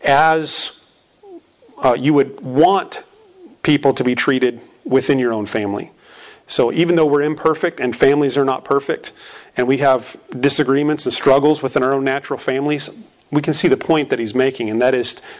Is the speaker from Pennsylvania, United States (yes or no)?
no; Arizona, United States; When I was growing up, I was a part of two churches during the time that I was growing up in Arizona.